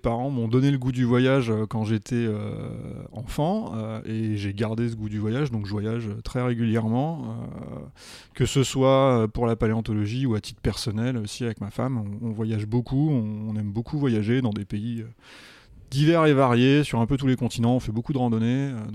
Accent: Paris, Île-de-France, France; vous pardonnerez mon accent, mais so … I'm from Paris

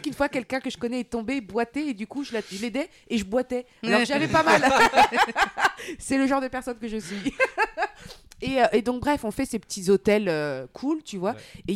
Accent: France; on est français, on est français.

